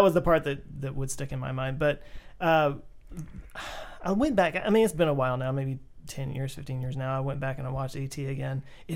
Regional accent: Texas, United States; So most of it was shot in Archer City, which is 15 miles away. So growing up, I was like, I want to see this movie because it was shot in nothing happens in my hometown

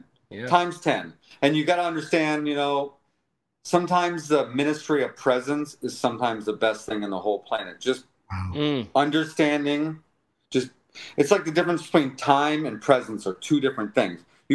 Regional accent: Windermere, Florida, United States; also born or lived in Winter Garden / West Orange; I went to Lakeview, and then I went to Windermere Elementary, and so I grew up in Windermere, Winter Garden area.

